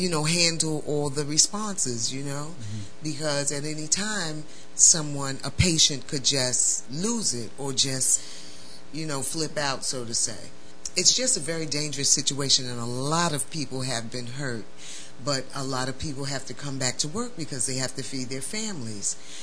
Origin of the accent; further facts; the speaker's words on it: New York, United States; And being a New Yorker, you got the Transit Authority, you have sanitation